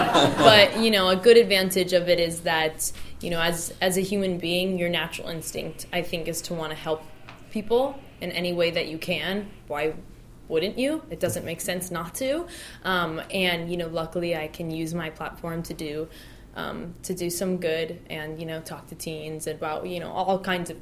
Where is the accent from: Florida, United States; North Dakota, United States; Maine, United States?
Florida, United States; Miami; in my hometown, I'm in Miami